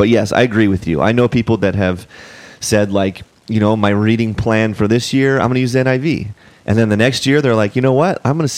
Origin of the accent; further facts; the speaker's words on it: California, United States; if you want to speak like a Californian, just enunciate every syllable of every word. I'm from California.